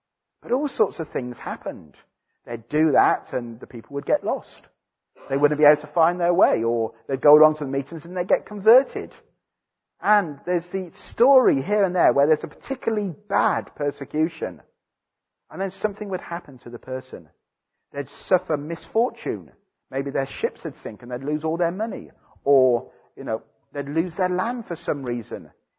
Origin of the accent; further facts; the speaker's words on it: Wales, United Kingdom; born there; as you know, I was born in Wales.